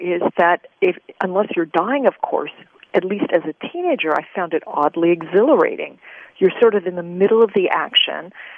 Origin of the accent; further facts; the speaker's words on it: Detroit, Michigan, United States; I grew up in Detroit